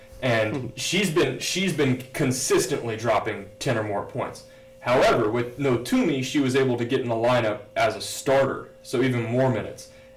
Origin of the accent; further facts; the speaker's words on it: Houston, Texas, United States; I'm from Houston